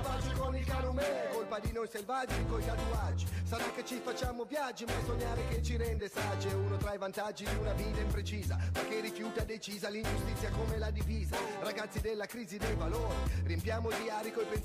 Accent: Sardinia, Italy; Oltretutto veniamo da zone della Sardegna abbastanza diverse anche come tradizioni culinarie.

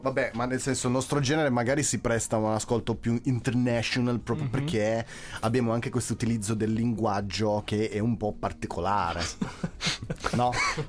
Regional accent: Mirafiori, Piedmont, Italy; perché sono cresciuto a Mirafiori.

